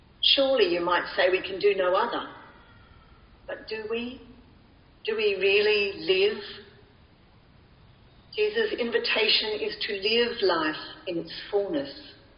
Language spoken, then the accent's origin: English; Cowra, New South Wales, Australia; born there; I was born in a small country town in rural New South Wales. I was born in Cowra